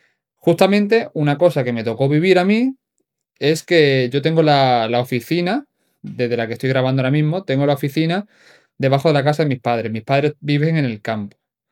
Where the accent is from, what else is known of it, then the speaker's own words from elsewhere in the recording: Málaga, Andalusia, Spain; yo soy de Málaga, ¿vale? Y donde yo vivo también hubo, pues, la Dana